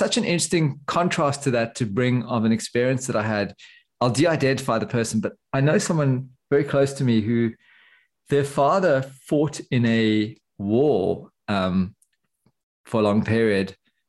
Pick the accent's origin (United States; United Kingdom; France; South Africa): South Africa; I grew up in South Africa, you know, guns are a big thing, almost as big as the States, I guess.